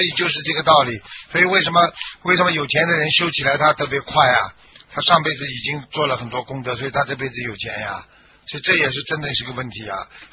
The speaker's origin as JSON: {"language": "Chinese", "country": "China", "said": "而我们中国人呢，在海外呢，我们就喜欢有点积蓄"}